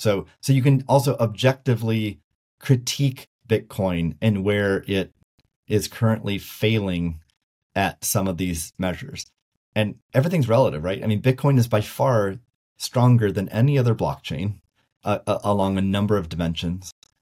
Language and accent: English; United States; like the United States, like I'm American, right? So like, I'm proud of my country.